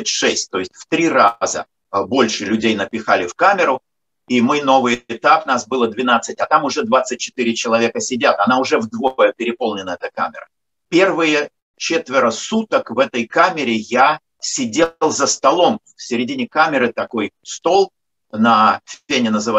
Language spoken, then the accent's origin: Russian; Moscow, Russia; Я москвич, ездил на Украину, у меня были друзья.